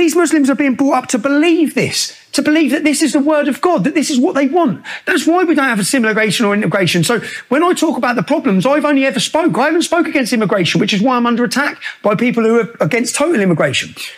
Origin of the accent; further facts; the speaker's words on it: Luton, East of England, United Kingdom; I just speak about my experience from growing up in Luton